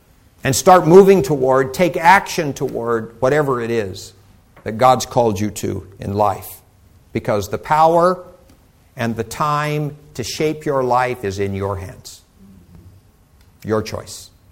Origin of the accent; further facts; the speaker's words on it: Houston, Texas, United States; and they heard I was from Houston